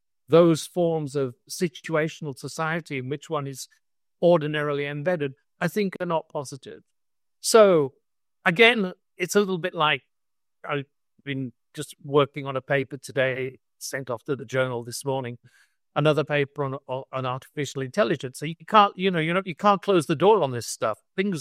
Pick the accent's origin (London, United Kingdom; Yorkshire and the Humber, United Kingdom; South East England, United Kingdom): Yorkshire and the Humber, United Kingdom; I grew up in the West Yorkshire, the West Riding of Yorkshire, which was the heart of the Industrial Revolution.